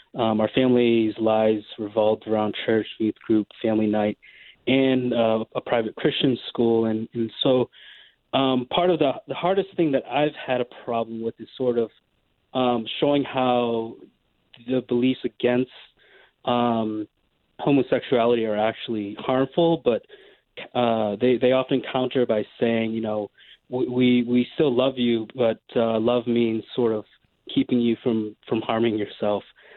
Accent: Portland, United States; I'm actually from Portland, but I had a question.

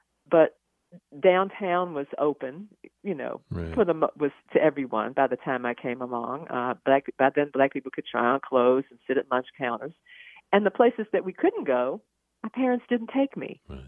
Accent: Baltimore, Maryland, United States; because I was growing up in Baltimore, so it's very different than growing up in North Carolina at that time.

